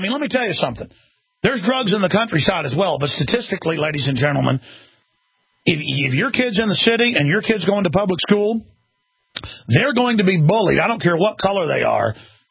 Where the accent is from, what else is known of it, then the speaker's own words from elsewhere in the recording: Dallas, Texas, United States; But when I grew up in Dallas, Texas, let me tell you something.